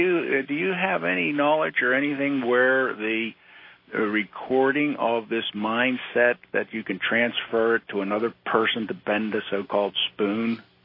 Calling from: Pittsburgh, Pennsylvania, United States; from Pittsburgh.

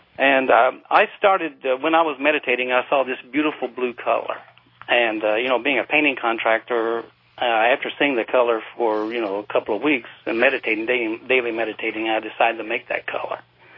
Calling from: Venice, United States; That's it. I'm from Venice, yeah.

